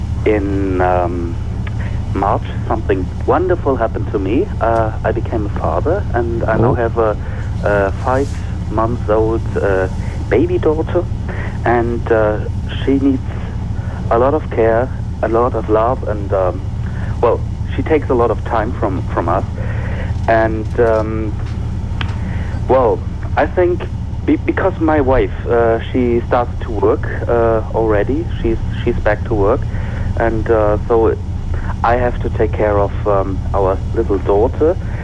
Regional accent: Bonn, North Rhine-Westphalia, Germany; English is a second language; I'm from Bonn.

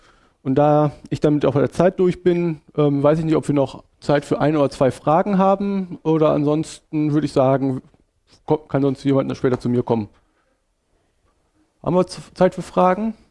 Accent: Canada; als Kanadier kommt man auf die Idee, irgendwann so Sachen zu machen

